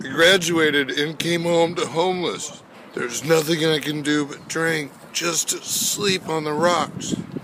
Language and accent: English; Chico, California, United States; I was born Friday the 13th, 1966, in Enloe Hospital. I'm a longtime Chico resident. And I'm homeless in my hometown.